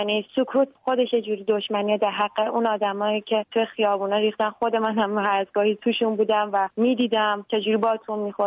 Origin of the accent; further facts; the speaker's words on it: Iran; من به عنوان یه ایرانی از خودم شرمنده‌ام